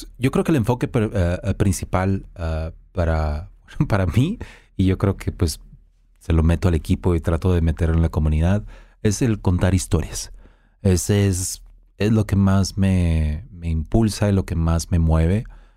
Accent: Mexico; pues porque soy mexicano y le trato de meter ahí la jiribilla

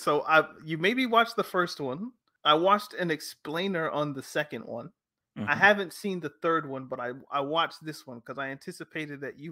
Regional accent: Canada; I'm Canadian.

